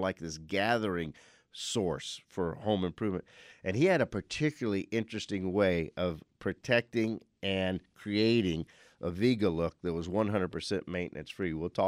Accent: Welch, Louisiana, United States; So it's about the same size as my hometown, Welch, Louisiana.

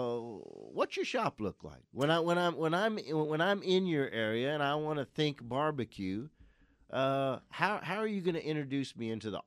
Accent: Louisiana, United States; You know, I'm from South Louisiana, and you have to have it completely screened in.

